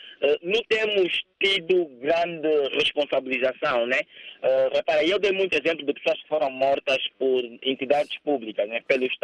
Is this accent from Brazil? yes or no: no; Angola; Eu, enquanto angolano, eu tenho 35 anos de idade